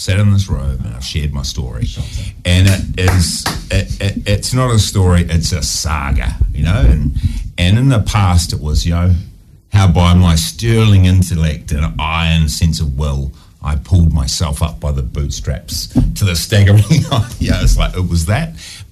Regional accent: Kapiti Coast, Wellington, New Zealand; basically, I grew up in Kapi Coast.

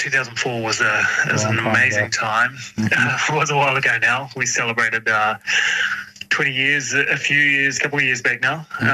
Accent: Southland, New Zealand; now in Auckland, New Zealand; I grew up in Southland, yeah. Very much still part and parcel of what shaped me and who I am. Growing up on a farm out in the Catlins. Mm-hmm. But I've been in Auckland long enough that with the announcement last week, they listed me as Auckland

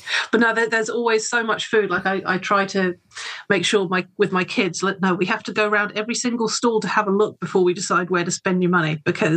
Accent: England, United Kingdom; now in Selwyn, New Zealand; I've lived in Selwyn 10 years now.

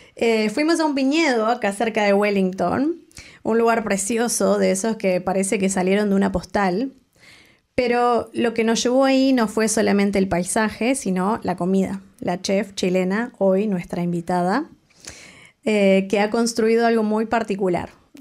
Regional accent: Argentina; Obviamente crecí en Argentina

